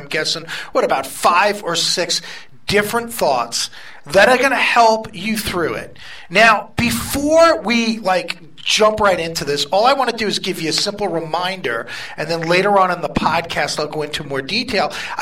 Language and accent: English; New York, United States; you guys can't tell by this accent that follows … around like a shadow, I'm from New York.